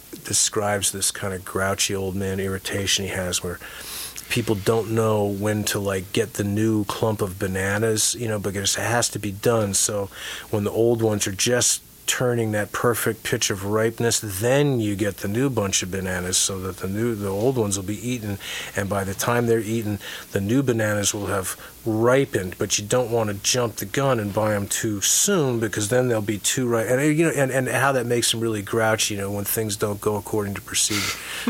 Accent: New Jersey, United States; It's about my hometown in New Jersey.

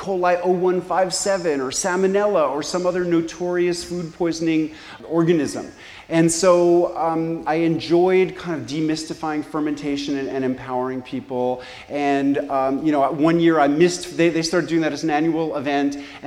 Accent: New York City, New York, United States; Like growing up in New York City, what people in the rest of the country call kosher dills, what we in New York City call sour pickles

